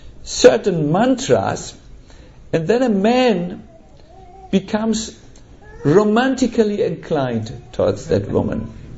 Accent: Germany; English is a second language; You know, we come from Germany and our historical record is not one of non-violence.

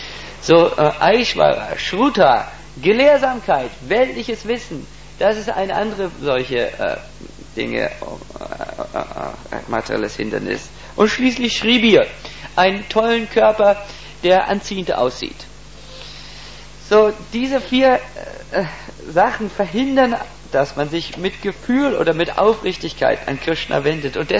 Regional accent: Switzerland; Ich bin Schweizer, wir haben nicht Weltkriege gehabt bisher.

